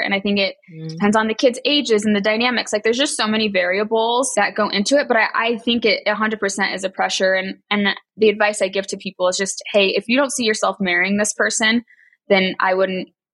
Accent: Salt Lake City, Utah, United States; We're from Salt Lake City, have 4 kids, 2 he had from a previous marriage, and then we have 2 together.

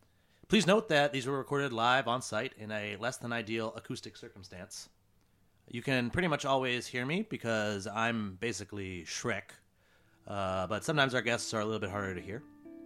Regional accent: Maine, United States; moved away; also born or lived in San Diego; I came from Maine, and I thought I liked tacos. When I left Maine and went to San Diego

